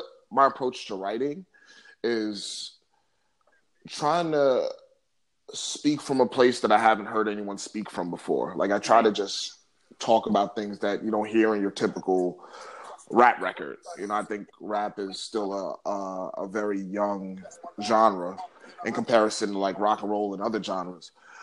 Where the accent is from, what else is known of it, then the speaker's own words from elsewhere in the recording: Bronx, New York, United States; typical story growing up in the Bronx is crazy, man.